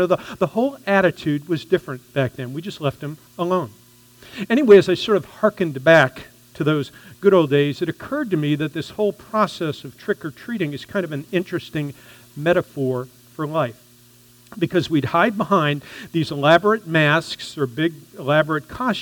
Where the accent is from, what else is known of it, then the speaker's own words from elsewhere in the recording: Florida, United States; I grew up in Florida